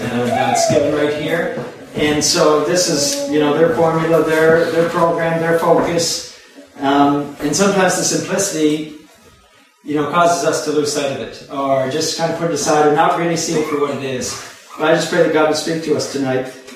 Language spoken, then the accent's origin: English; Margaree Valley, Nova Scotia, Canada; I'm from Margaree Valley. And Tracy and I and our family have been there for the last 12 years.